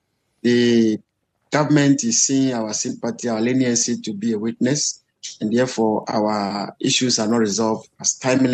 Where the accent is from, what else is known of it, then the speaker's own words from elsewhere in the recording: Ghana; And so it's really a hectic time for all of us as Ghanaian people.